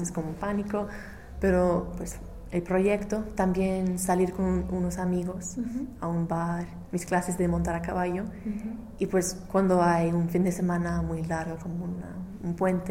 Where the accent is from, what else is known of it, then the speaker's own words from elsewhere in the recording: England, United Kingdom; Spanish is a second language; now in Mexico; Y si son mexicanos, saben que soy inglesa y pues hablan más lento, se explica algo.